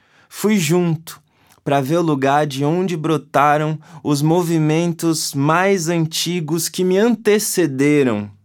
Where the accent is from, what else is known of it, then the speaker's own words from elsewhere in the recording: São Paulo, Brazil; born there; depois de se moverem do sertão de Paripiranga, na Bahia, onde os dois nasceram, para São Paulo, onde eu nasci.